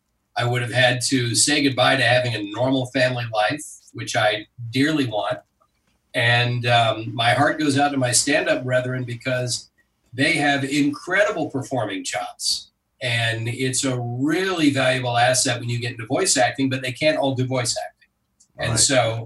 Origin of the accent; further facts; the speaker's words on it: Savannah, Georgia, United States; also born or lived in Orlando; I moved from Savannah, Georgia, my hometown, to Orlando to get started in show business.